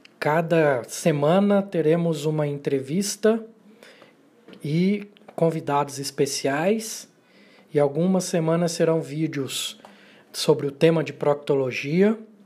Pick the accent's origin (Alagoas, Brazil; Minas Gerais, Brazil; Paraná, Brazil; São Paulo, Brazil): Minas Gerais, Brazil; Uberlândia; sou natural de Uberlândia